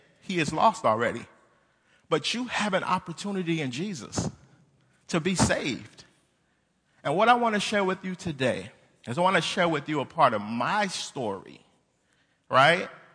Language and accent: English; Jacksonville, Florida, United States; I grew up in Jacksonville, Florida.